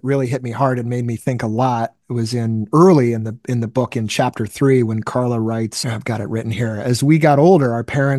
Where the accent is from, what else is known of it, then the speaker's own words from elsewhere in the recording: Boston, Massachusetts, United States; because I'm nearby the neighborhood I grew up in Boston, I drive by his place